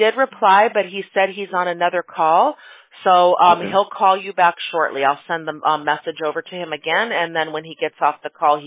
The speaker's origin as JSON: {"language": "English", "town": "Chicago", "region": "Illinois", "country": "United States", "tie": "born or raised there", "said": "I grew up in Chicago, so I know how to handle it, but a lot of us don't."}